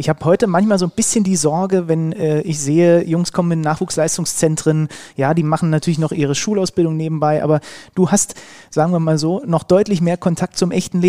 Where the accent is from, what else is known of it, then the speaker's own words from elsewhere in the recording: Saxony, Germany; also ich bin ja gebürtiger Sachse.